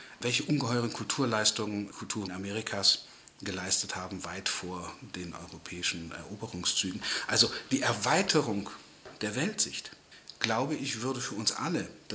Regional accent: South Africa; German is a second language; now in Germany; da kamen wir gerade aus Südafrika wieder, das ist meine Heimat, und hatten Opa besucht.

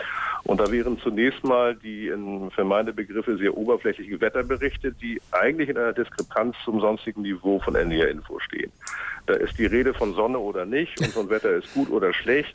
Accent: Hamburg, Germany; ich bin Hamburger, Sie mögen es vielleicht hören

